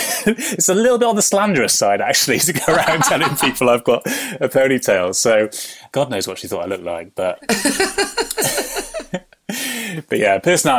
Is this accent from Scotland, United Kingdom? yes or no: no; Wales, United Kingdom; We were a really close family growing up in Wales and we saw them every week.